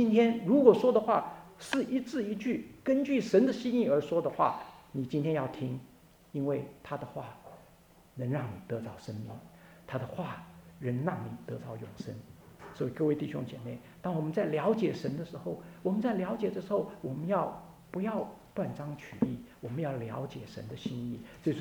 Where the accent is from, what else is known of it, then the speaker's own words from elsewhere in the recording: Taiwan; 我记得我小的时候在台湾，我很喜欢那时候初中呢在台湾也没有什么这个，也没有这个 Apple iPhone， 什么东西都没有。